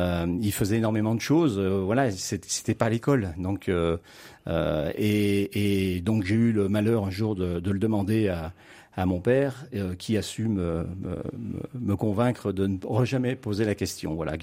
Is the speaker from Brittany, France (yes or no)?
no; Vallon-en-Sully, Auvergne-Rhône-Alpes, France; je suis originaire de Vallon-en-Sully, à 9 km du château. Et donc j'étais d'une fratrie de 7 enfants.